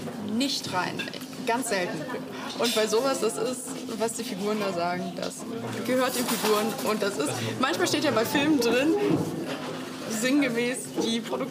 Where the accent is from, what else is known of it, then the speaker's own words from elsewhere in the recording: Teltow, Brandenburg, Germany; Ich komme aus Teltow. Das ist eine ruhige Stadt, die wird jetzt immer größer. Als wir da hingezogen sind, gab es noch ein Maislabyrinth. Da stehen jetzt Häuser.